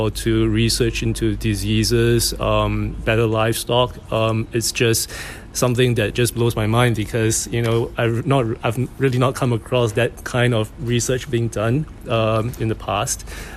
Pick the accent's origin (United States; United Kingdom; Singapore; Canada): Singapore; I'm from Singapore